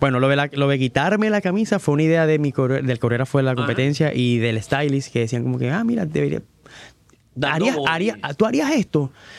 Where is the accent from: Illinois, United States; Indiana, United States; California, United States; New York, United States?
Indiana, United States; yo vengo de Indiana.